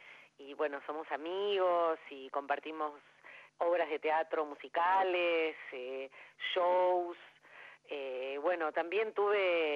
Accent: Buenos Aires, Argentina; yo soy porteña

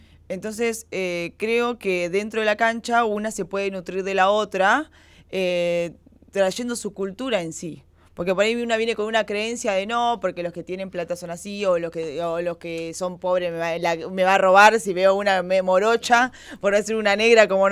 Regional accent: San Fernando, Buenos Aires Province, Argentina; Yo vengo de Virreyes, de San Fernando.

